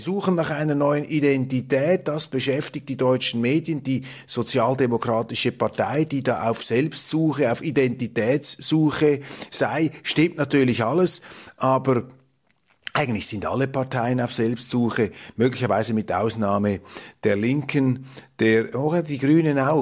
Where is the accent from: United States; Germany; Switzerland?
Switzerland; was uns ja als Schweizer sowieso nicht zusteht